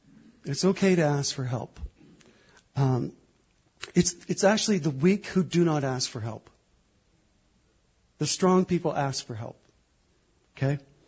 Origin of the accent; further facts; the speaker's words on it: Canada; Did I mention I'm from Canada?